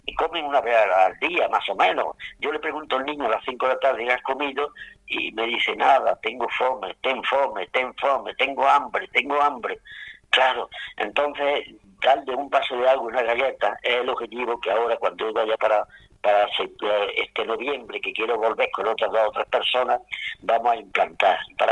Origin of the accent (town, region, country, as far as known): Churriana de la Vega, Andalusia, Spain; also born or lived in El Salvador